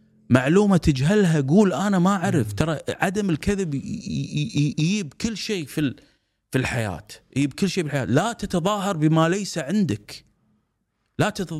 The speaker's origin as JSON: {"language": "Arabic", "country": "Kuwait", "also_born_or_lived": "Dubai", "said": "صدام سنة 1990 أنا جيت هني دبي، كان عمري 9 سنوات لاجئ هني بدبي."}